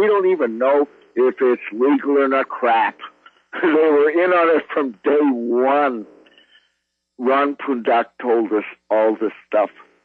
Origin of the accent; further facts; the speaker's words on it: Canada; I grew up with them in Canada.